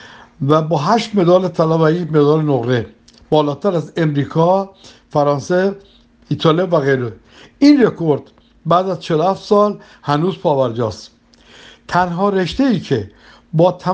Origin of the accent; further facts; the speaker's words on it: Tehran, Tehran Province, Iran; born there; در 1 مهر 2016 در تهران به دنیا آمدم، تحصیلاتم رو تا مقطع لیسانس در ایران و بعد برای دریافت فوق لیسانس MBA به امریکا رفتم و پس از دریافت ماده خودم به ایران برگشتم.